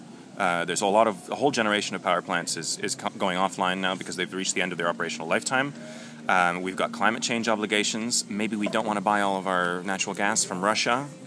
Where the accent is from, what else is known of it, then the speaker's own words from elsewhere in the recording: Canada; The name is Austrian, but the family is Polish, and I grew up in Canada, hence the accent.